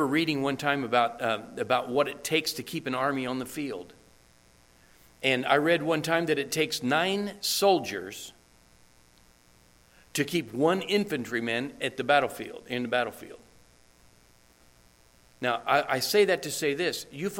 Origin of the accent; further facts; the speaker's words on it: United States; You can't just go, especially as an American.